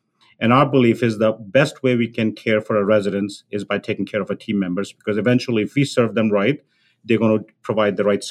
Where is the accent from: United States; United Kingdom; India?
India; I grew up in India and my grandfather had mobility issues and he lived with us throughout his life.